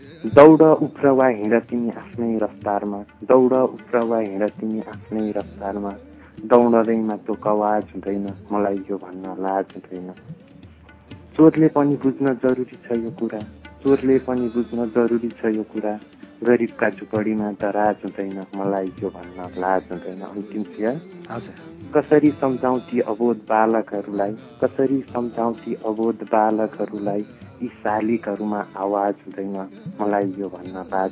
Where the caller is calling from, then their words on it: Madi, Bagmati, Nepal; माडी यहाँ भरतपुरको अध्ययनरत, अहिले माडी आएको छ